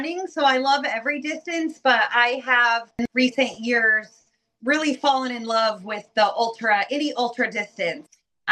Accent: Oregon, United States; moved away; I am originally from Oregon, but I am a Navy spouse. So we've moved around a lot. We currently live in Virginia.

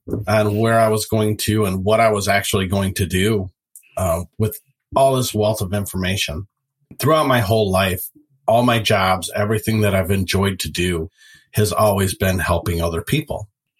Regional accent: Midwest, United States; now in Florida, United States; I'm from the Midwest, moved down to Florida a few years ago. Love it here.

